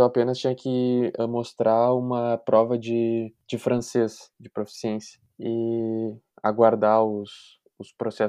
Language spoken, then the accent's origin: Portuguese; Porto Alegre, Rio Grande do Sul, Brazil; Eu, por exemplo, sou de Porto Alegre, do Brasil.